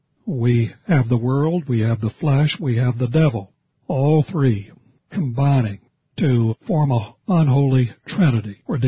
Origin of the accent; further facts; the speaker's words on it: West Virginia, United States; Of course, living in Oregon, we don't have generally those kinds of storms, but when I grew up in West Virginia, we had them